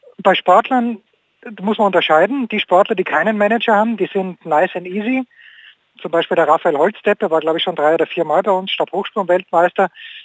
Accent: Austria; Ich bin ein Österreicher, wir haben mit Fußball jetzt nicht so wahnsinnig viel zu tun.

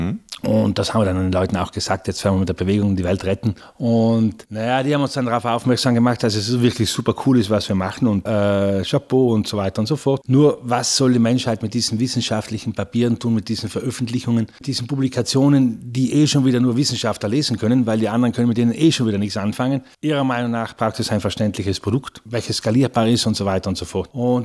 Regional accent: Trentino-Alto Adige, Italy; bei uns in Südtirol, wir sind die einzige Provinz in ganz Italien

